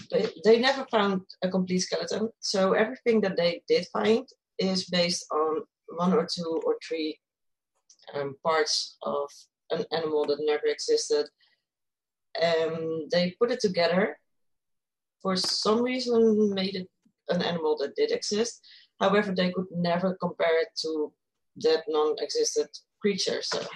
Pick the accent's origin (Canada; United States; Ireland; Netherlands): Netherlands; English is a second language; I'm originally from Holland, so if my English is a little bit weird, I'm sorry for that.